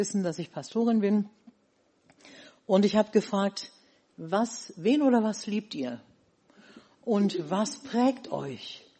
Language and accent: German; Rhineland, Germany; Ich komme aus dem Rheinland, mache auch sehr gerne Witze. Daran mussten sich meine Gemeindeglieder in Sachsen-Anhalt erst gewöhnen.